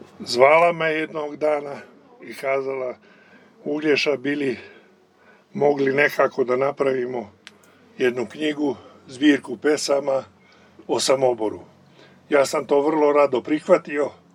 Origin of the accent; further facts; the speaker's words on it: Nova Crvenka, Vojvodina, Serbia; born there; rođen sam u Bačkoj, u jednom mjestu koje se zove Nova Crvenka.